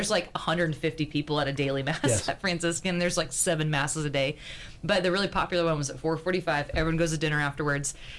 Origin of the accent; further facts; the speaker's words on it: Birmingham, Alabama, United States; Mind you, okay, like, I'm from Alabama. I'm from Birmingham, Alabama.